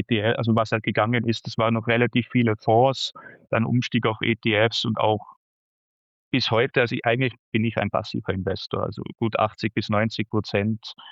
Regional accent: Tyrol, Austria; Ich komme, wie man hört, aus Österreich, aus dem schönen Tirol.

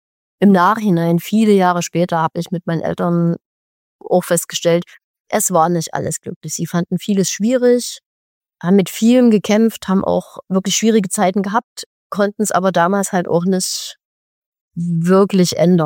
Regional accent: Chemnitz, Saxony, Germany; ich bin in Chemnitz geboren, tatsächlich großes Plattenbaugebiet, Fritz-Heckert-Gebiet, so ich glaube 100.000 Leute oder 50, also riesig einfach. Ne? So ein ganz typisches DDR-Ost-Plattenbau-Viertel.

